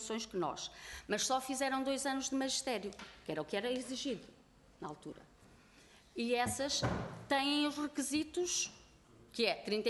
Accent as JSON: {"language": "Portuguese", "town": "Celorico de Basto", "region": "Norte", "country": "Portugal", "lives_now": "Lisbon, Portugal", "said": "Nós somos do Norte, somos de Celurito de Basto, qualquer uma de nós foi trabalhar, eu vim para aqui, para Lisboa, para o Lumiar"}